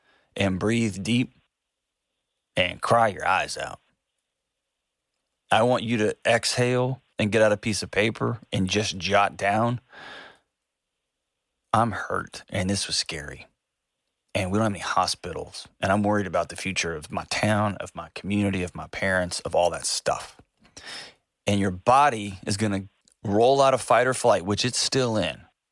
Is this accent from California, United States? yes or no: no; Houston, Texas, United States; I grew up in Houston, man, so I've seen these things